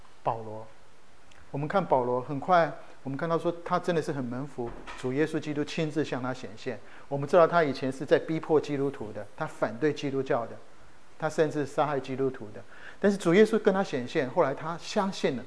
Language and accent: Chinese; Japan; 我在日本长大，我就觉得日本很有趣